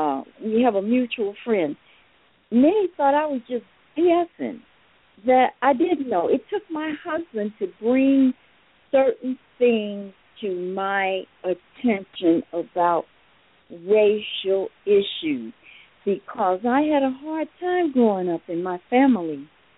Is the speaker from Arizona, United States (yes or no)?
yes; Phoenix, Arizona, United States; also born or lived in San Diego, California; now in St. Augustine, United States; And even when I grew up in Arizona, in Phoenix, you know, I didn't know what a plantation was.